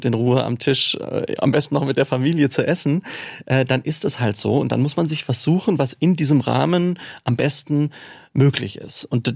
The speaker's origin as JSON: {"language": "German", "town": "Neckargemünd", "region": "Baden-Württemberg", "country": "Germany", "tie": "born or raised there", "said": "Ich bin in Neckargemünd groß geworden. Das ist der Nachbarort."}